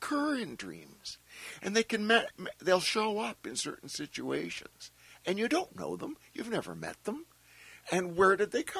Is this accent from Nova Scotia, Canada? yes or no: yes; Nova Scotia, Canada; I'm from Nova Scotia, a small town in Nova Scotia that was a dry town.